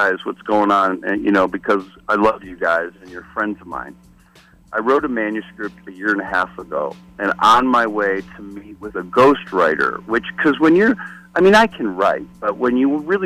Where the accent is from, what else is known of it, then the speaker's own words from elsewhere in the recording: Detroit, Michigan, United States; I'm a kid from Detroit, you know, with three older sisters.